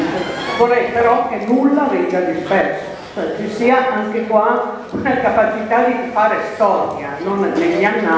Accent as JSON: {"language": "Italian", "town": "Milan", "region": "Lombardy", "country": "Italy", "said": "noi che siamo in Lombardia, sono di Milano"}